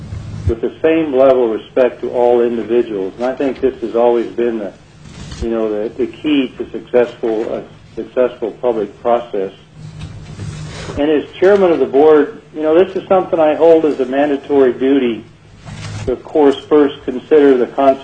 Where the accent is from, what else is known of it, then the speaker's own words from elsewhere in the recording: Wyoming, United States; now in Soldotna, United States; I live in Soldotna. As far as a brief background, I was raised in Wyoming, where I graduated from the University in Laramie in 1971